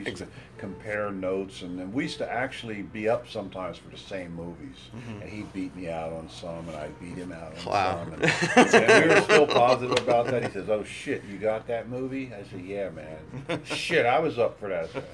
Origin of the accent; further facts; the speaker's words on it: Philadelphia, Pennsylvania, United States; now in Topanga, United States; Originally, I'm from Philadelphia, you know.